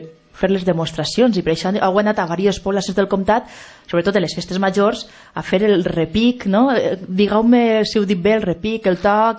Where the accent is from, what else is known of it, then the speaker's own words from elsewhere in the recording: Alfafara, Valencian Community, Spain; en les festes del meu poble, d'Alfafara, sí